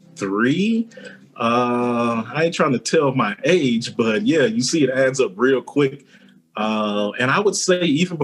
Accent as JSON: {"language": "English", "region": "the South", "country": "United States", "said": "I'm from the South. I'm now out here in the Southwest, what a coincidence, out here in Arizona."}